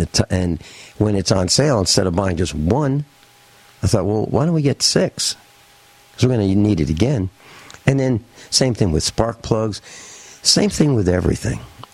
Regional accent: United States; I mean, as an American, as an Italian who became an American along with my grandmother

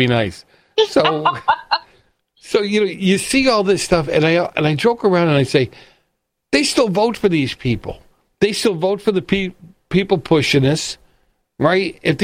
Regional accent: Boston, Massachusetts, United States; I grew up in Boston. I grew up in the 70s in the north end of Boston. The mafia had a heavy presence.

